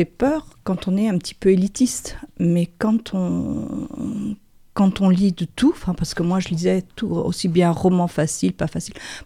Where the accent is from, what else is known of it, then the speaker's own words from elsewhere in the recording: Andouillé, Pays de la Loire, France; born there; parce que je suis née à Andouillé en plus.